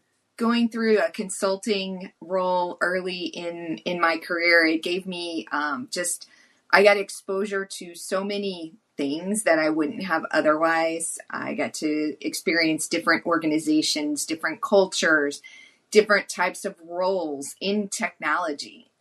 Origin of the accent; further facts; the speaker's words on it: Missouri, United States; I grew up in Missouri, but I grew up in central Missouri, a small town near Jefferson City. And, you know, grew up on a cattle farm.